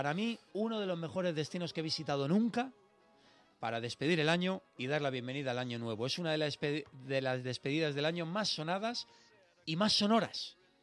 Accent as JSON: {"language": "Spanish", "country": "Spain", "said": "sabemos cómo somos los españoles."}